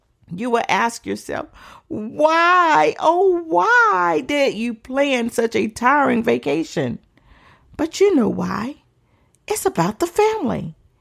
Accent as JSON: {"language": "English", "town": "Orlando", "region": "Florida", "country": "United States", "tie": "born or raised there", "said": "I grew up in Orlando, Florida, so I might be a little biased"}